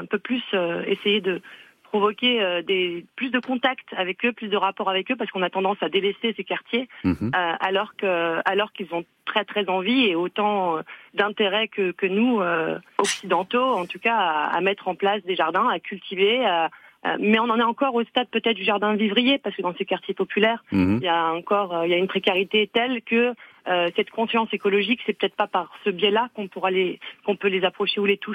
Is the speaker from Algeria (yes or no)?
yes; Kabylie, Algeria; Moi, je viens de... Je suis également originaire d'Algérie, de Kabylie. J'ai une double culture du jardin